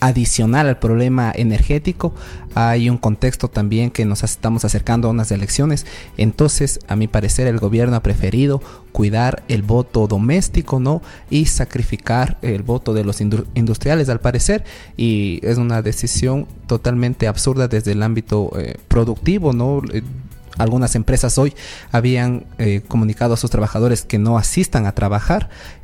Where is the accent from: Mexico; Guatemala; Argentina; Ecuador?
Ecuador; Como buen ecuatoriano.